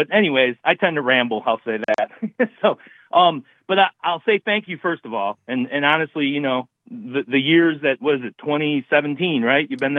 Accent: Racine, Wisconsin, United States; I grew up in Racine, you know, or just around Racine, whatever.

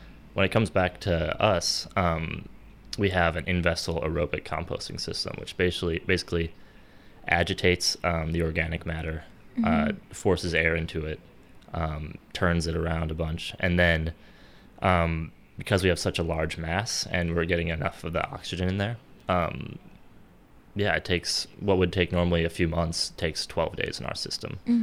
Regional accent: Madison, Wisconsin, United States; also born or lived in Galesburg / Chicago; I'm from the Madison area, born and raised, and I'm starting a compost company here in the Madison area. Besides that, I went to school in Knox College in Galesburg, Illinois. Moved to Chicago for about 5 years

